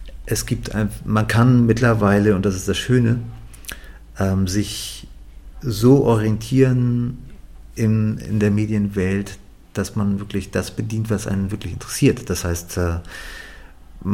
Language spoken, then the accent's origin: German; Northern Germany, Germany; Ich komme halt aus dem Norden.